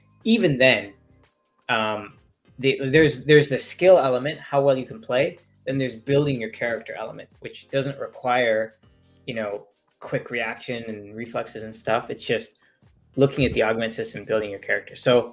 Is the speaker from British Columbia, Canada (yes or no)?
no; Fort McMurray, Alberta, Canada; Cause I'm from Alberta. So I was in Fort McMurray, like a Northern Albertan town, not Hollywood, not Toronto, not Vancouver.